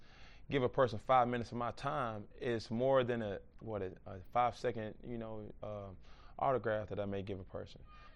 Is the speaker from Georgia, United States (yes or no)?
yes; Atlanta, Georgia, United States; You know, with me growing up in Atlanta, with so many players or entertainers, athletes coming from where I came from